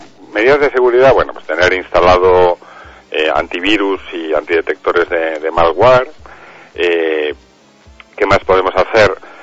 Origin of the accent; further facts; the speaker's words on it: Valladolid, Castile and León, Spain; Aquí somos de Valladolid